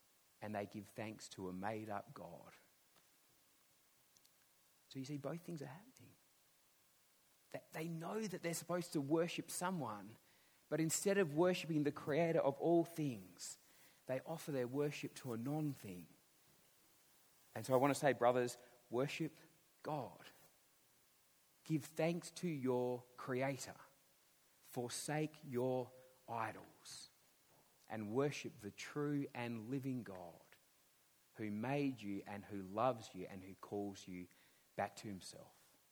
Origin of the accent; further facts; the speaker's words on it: Western Australia, Australia; They even come to my home state of Western Australia